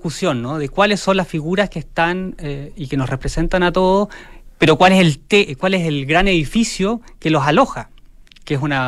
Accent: Magallanes and Chilean Antarctica, Chile; moved away; Soy chileno, estoy haciendo patria, como esa expresión, ¿no? Hago patria aquí. Y puedo ser perfectamente, claro, magallánico y a su vez chileno.

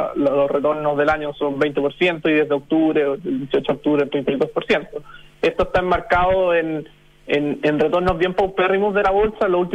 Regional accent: Chile; uno probablemente también como chileno

